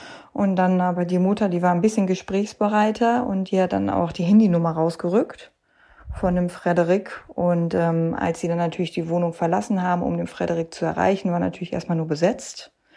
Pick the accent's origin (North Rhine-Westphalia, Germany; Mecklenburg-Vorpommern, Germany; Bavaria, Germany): North Rhine-Westphalia, Germany; oder die haben halt geschockt, wie man das ja so schön nennt bei uns im Ruhrgebiet, ne?